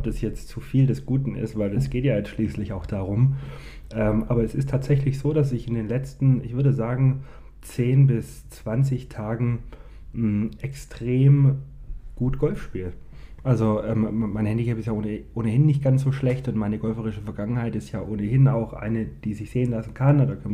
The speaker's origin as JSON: {"language": "German", "town": "Kirchheim unter Teck", "region": "Baden-Württemberg", "country": "Germany", "tie": "born there", "said": "geboren in Kirchheim-Teck, mein Herz allerdings oben an der Ostsee"}